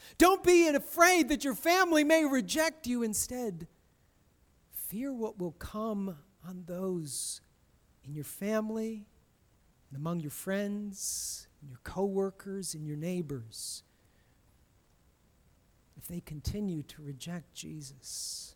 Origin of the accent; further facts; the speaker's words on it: United States; I grew up in America, rural America. We didn't grow up kissing one another unless you were related to each other.